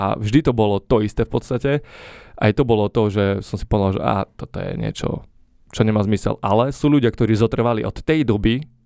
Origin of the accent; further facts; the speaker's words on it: Sečovce, Košice Region, Slovakia; Ako sa hovorí u nás v Sečovciach, thank you for having me.